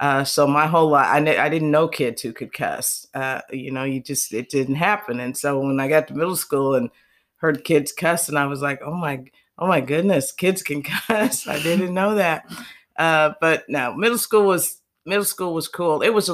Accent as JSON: {"language": "English", "town": "St. Joseph", "region": "Missouri", "country": "United States", "tie": "born or raised there", "said": "Destiny, I've lived in St. Joseph, Missouri all of my life."}